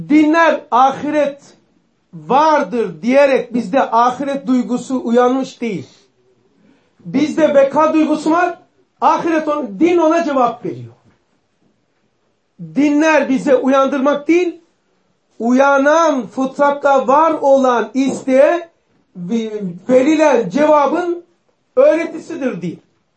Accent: Pazar, Rize, Turkey; Ben Avramitliyim, pazarlıyım. Tanımayanlar için söylüyorum.

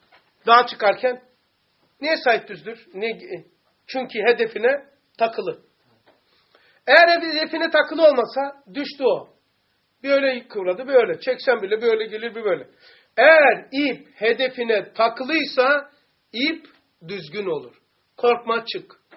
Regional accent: Black Sea Region, Turkey; bizim Karadeniz'de çok meyveler var

